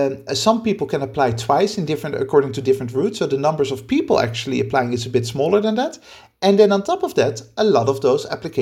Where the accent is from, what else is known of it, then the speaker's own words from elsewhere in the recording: Netherlands; now in Spain; I am an immigrant in Spain. I'm an economic migrant. I come from the Netherlands and I now live in Spain.